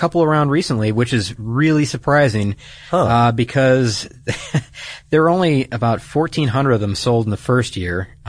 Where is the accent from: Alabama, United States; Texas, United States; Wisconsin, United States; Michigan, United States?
Michigan, United States; Detroit; the reason that one stands out to me is because I'm from Detroit